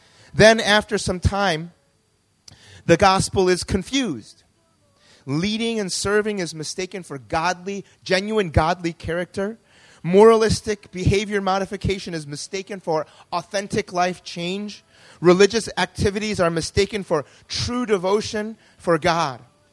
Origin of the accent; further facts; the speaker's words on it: United States; I grew up in the United States. I'm an American-born Korean, and I grew up going to a Korean-American church.